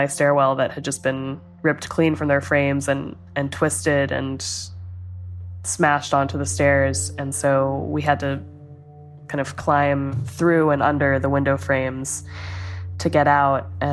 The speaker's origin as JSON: {"language": "English", "region": "California", "country": "United States", "tie": "born or raised there", "said": "And I grew up in California, so I know what an earthquake feels like."}